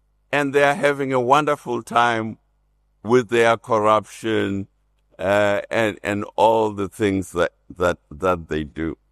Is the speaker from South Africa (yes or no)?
yes; South Africa; So the challenge that we are faced with as South African citizens is, what are we going to do about it?